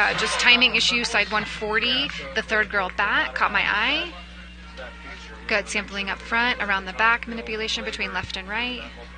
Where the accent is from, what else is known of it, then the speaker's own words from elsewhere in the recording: Fort Worth, Texas, United States; I'm from Fort Worth, Texas.